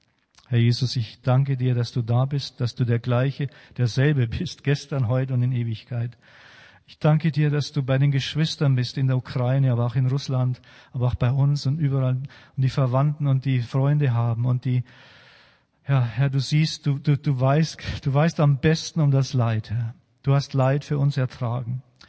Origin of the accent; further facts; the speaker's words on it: Regensburg, Bavaria, Germany; Wir hatten auch einen schwedischen Pastor in Regensburg, wo ich herkomme, wo ich lange in der Gemeinde war.